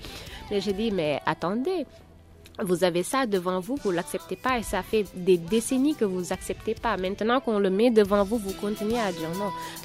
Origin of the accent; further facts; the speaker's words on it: Senegal; je suis une Sénégalaise, une lionne, une vraie lionne